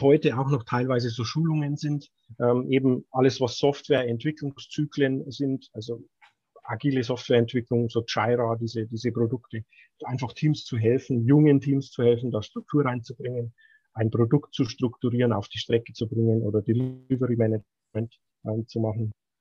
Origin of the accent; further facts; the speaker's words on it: Bavaria, Germany; ich bin jetzt kein gebürtiger Franke, sondern eher ein bisschen weiter unten in Bayern.